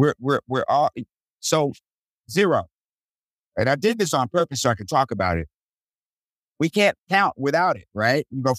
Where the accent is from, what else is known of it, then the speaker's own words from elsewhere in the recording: Washington, District of Columbia, United States; I was raised in Washington, D.C.